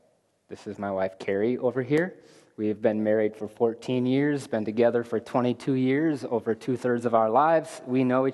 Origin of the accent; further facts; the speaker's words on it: South Dakota, United States; I moved here from Oklahoma last July. I'm sorry, from South Dakota.